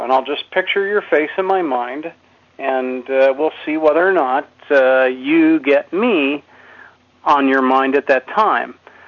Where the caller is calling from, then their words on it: Pennsylvania, United States; I'm from Pennsylvania.